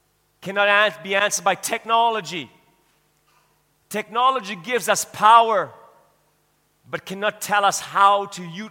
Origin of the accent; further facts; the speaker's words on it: South Africa; being a South African citizen growing up in this nation, that I'm a proud person to have been born and raised in this nation